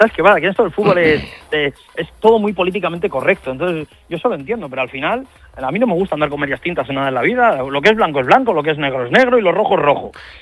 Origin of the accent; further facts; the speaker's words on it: Madrid, Community of Madrid, Spain; De Madrid. Yo soy de Madrid.